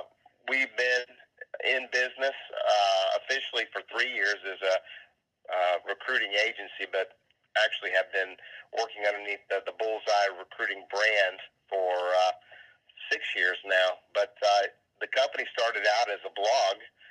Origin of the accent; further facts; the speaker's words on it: Austin, Texas, United States; I'm from Austin, Texas. I've lived here my whole life except for the couple of years that I went to Ole Miss, where I'm a proud alumni from there.